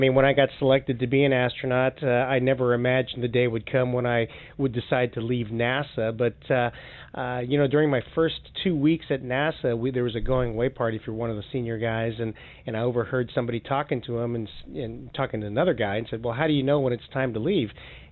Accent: United States; born there; Oh, no, I'm an American. I was born in the U.S.

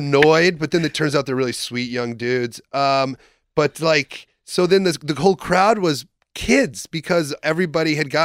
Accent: Iowa, United States; I loved Saturday Night Live growing up in Iowa

